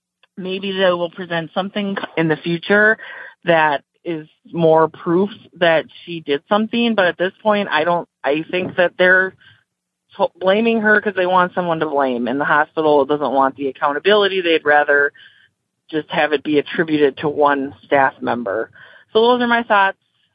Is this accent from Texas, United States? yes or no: no; South St. Paul, Minnesota, United States; I'm from South St. Paul, and I'm actually calling on the Lucy Letby story.